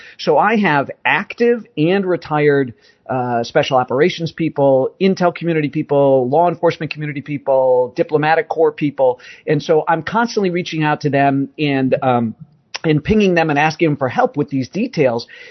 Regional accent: United States; I'm an American first.

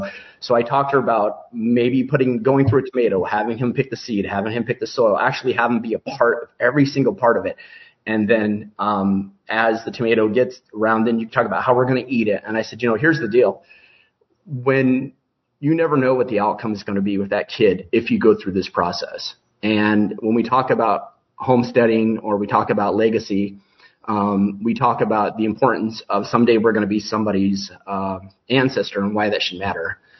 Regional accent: United States; And as an American middle class, we're all unfortunately sold this consumer model.

